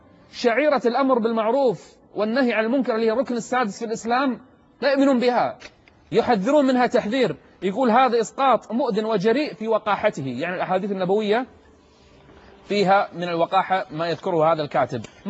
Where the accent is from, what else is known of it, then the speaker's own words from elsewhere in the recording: Kuwait; وأنصار بعض أنصار الليبرالية عندنا بالكويت